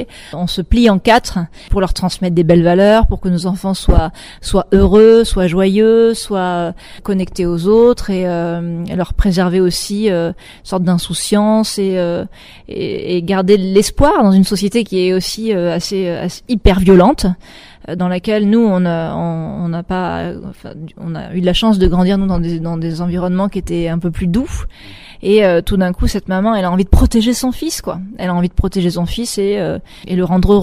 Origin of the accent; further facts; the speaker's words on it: Nouvelle-Aquitaine, France; Je suis originaire donc du sud-ouest d'Angoulême, bassin d'Arcachon, Royan, tout ça, c'est des paysages qui sont très forts pour moi, c'est mes racines.